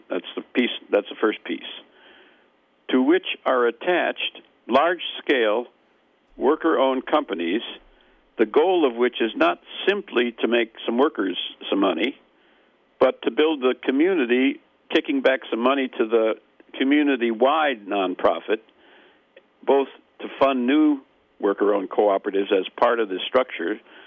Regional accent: Wisconsin, United States; I'm a Midwesterner, I'm from Wisconsin, it's very, very much down home.

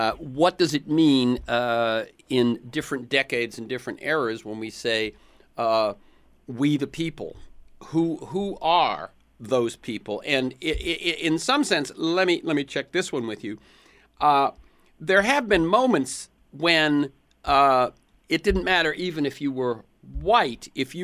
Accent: the South, United States; something I had never seen growing up in the South.

